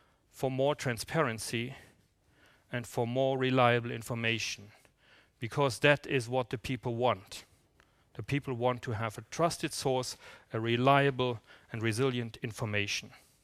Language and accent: English; Germany; now in Liechtenstein; even though I live in Liechtenstein today, my home country is Germany